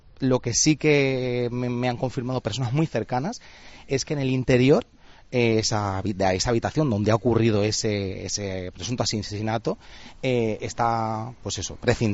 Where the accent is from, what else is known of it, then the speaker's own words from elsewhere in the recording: Las Palmas, Canary Islands, Spain; lo sabemos todos los que somos de aquí, de Las Palmas